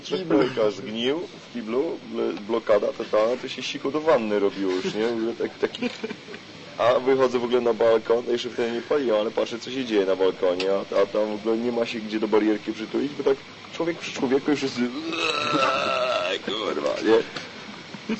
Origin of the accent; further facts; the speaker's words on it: Koszalin, West Pomeranian Voivodeship, Poland; ja z Koszalina sam jechałem